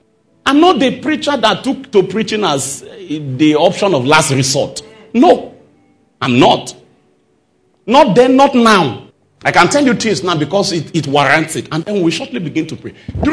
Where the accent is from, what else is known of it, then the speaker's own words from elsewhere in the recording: Nigeria; Now, because I was not just a black. I was a black from Africa. And of course, from Nigeria.